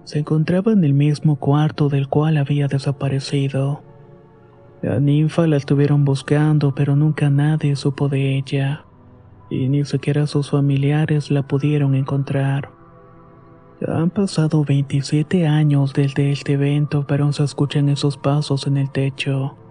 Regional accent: Uyuni, Potosí, Bolivia; Soy de Uyuni, Bolivia

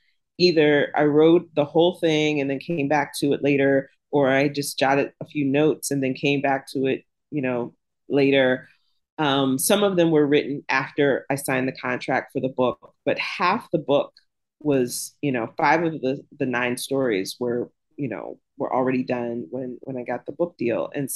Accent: Jacksonville, Florida, United States; also born or lived in Pittsburgh; now in Oxford, United States; This is a return to the South for me. I grew up in the South, Jacksonville, Florida.

